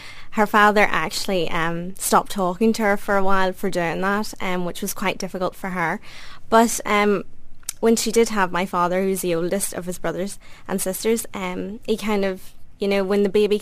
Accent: Portadown, Northern Ireland, United Kingdom; And I moved here in 2005, but I was born and bred in Portadown, a small town in the north of Ireland.

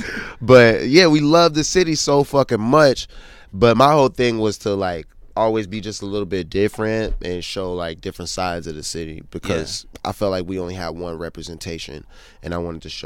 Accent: Pittsburgh, Pennsylvania, United States; It was cool growing up in Pittsburgh. It was like we moved really fast.

